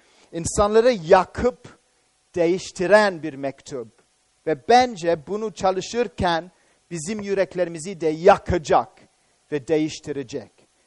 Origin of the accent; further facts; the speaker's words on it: Cyprus; Kıbrıs'a geldikten sonra, yani benim memleketime geldikten sonra, ilk olan Kıbrıs, tamam mı?